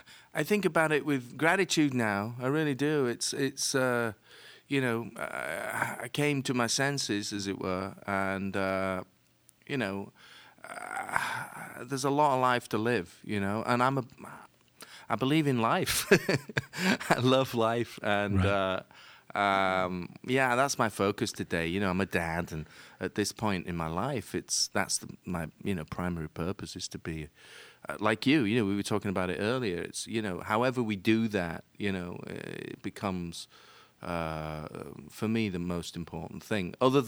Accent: Leeds, Yorkshire and the Humber, United Kingdom; they get, you know, curious about my accent. And I always end up saying Leeds.

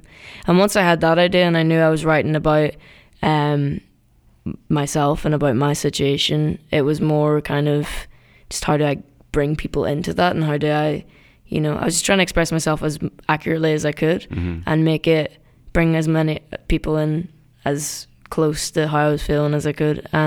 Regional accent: Derry, Northern Ireland, United Kingdom; I finished tour and I went back to my hometown, which is Derry, which is a rural kind of town, top of Ireland.

